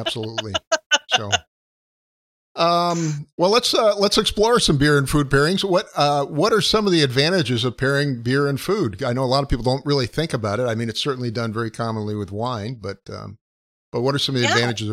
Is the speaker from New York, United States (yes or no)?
yes; Rochester, New York, United States; Right across the pond from where I grew up in Rochester.